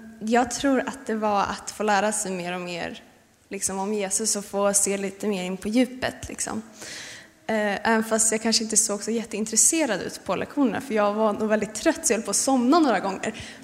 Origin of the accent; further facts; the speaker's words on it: Kumla, Örebro County, Sweden; also born or lived in Gothenburg; Jag är född i Göteborg, men när jag var ett år så flyttade vi till Kumla. Och sen har jag bott i samma hus och uppvuxen här i den här församlingen.